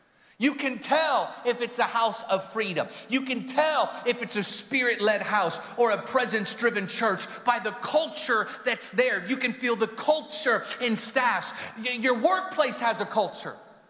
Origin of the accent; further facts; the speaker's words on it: Seattle, Washington, United States; moved away as an adult; So I grew up in Seattle. I lived there till I was 20 years old. Go Seahawks.